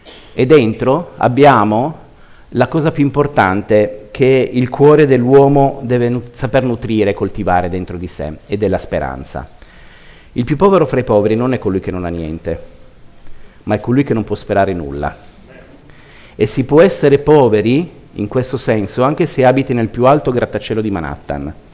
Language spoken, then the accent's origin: Italian; Turin, Piedmont, Italy; vengo da Torino, quindi è facilissimo abbinare nome, città di provenienza